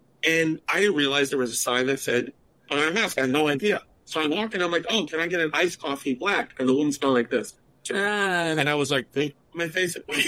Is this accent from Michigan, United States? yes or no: no; New York, United States; I was like, I'm from New York.